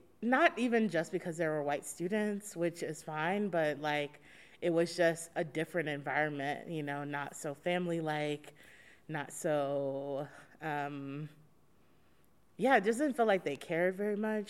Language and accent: English; St. Louis, Missouri, United States; also born or lived in Atlanta, United States; Originally, I'm from St. Louis, Missouri. So I was born there in the 90s. I grew up there for about the first 8 years of my life.